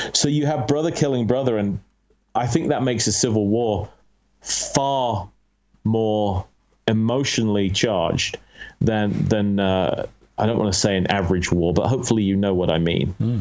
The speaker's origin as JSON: {"language": "English", "town": "Syston", "region": "East Midlands", "country": "United Kingdom", "tie": "born or raised there", "said": "I grew up in Leicester, a small town called Syston, actually"}